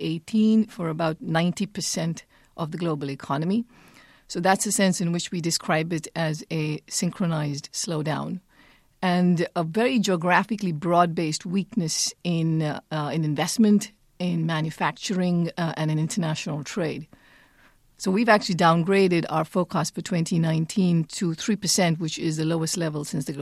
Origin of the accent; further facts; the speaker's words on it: India; I grew up in India